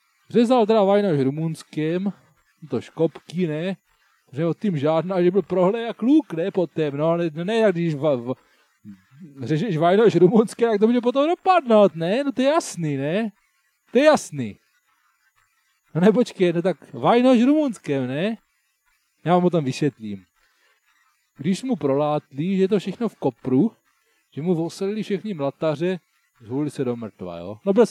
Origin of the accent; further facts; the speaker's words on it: Brno, South Moravian Region, Czechia; tak já jsem z Brna, tak já tady žiju tady